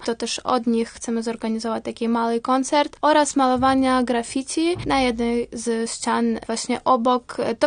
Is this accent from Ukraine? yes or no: yes; Ukraine; Ja jestem z Ukrainy